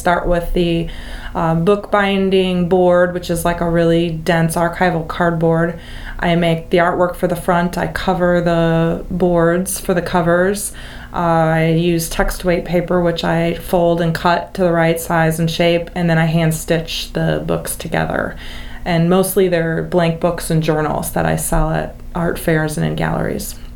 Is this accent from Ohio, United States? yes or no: no; Indiana, United States; I grew up in Lake County, Indiana, northern Indiana, and there.